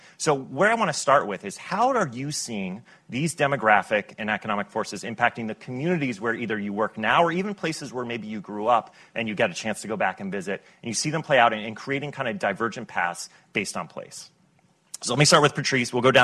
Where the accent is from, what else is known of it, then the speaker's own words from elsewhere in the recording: Florida, United States; now in Washington, United States; I hail from here in Washington. I'm originally from Florida.